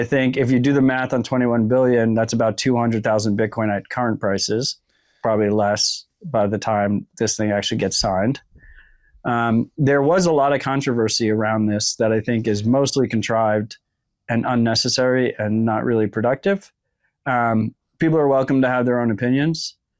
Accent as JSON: {"language": "English", "country": "United States", "tie": "born there", "said": "I think particularly operating in America as an American citizen, I am very grateful that I was born in this country."}